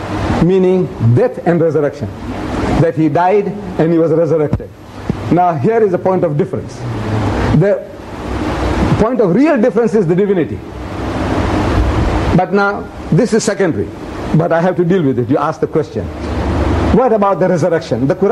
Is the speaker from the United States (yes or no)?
no; India; English is a second language; English is a foreign language to me. I'm an Indian. Born in India. You see, I acquired this English from your people.